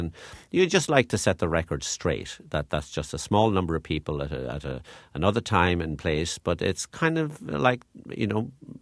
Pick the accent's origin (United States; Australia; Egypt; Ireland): Ireland; Limerick, Munster; I met them later on when I went to college in Dublin. But I was very conscious growing up in Limerick